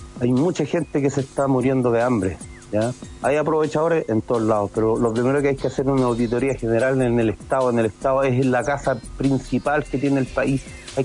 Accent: Chile; yo soy un chileno más que me da vergüenza

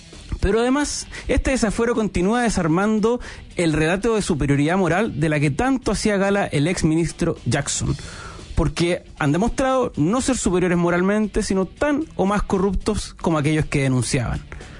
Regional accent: Valparaíso, Chile; Yo soy de Valparaíso.

